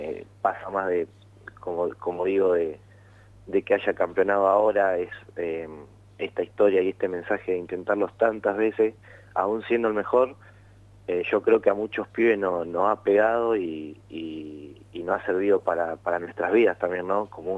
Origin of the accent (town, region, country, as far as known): Argentina